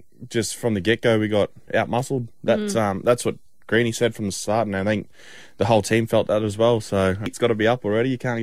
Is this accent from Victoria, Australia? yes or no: no; Queensland, Australia; as a Queenslander I am, I don't really like that colour blue